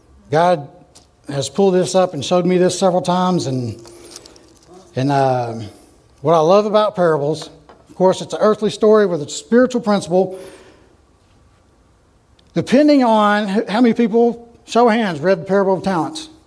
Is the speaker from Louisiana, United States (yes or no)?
yes; Louisiana, United States; I'm from Louisiana. I don't read that fast, Cassie.